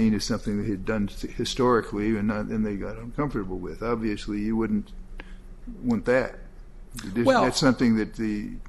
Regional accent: South Bend, Indiana, United States; I come from South Bend

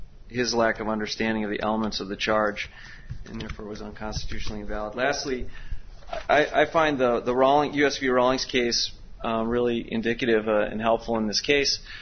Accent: Madison, Wisconsin, United States; I'm from Madison, Wisconsin.

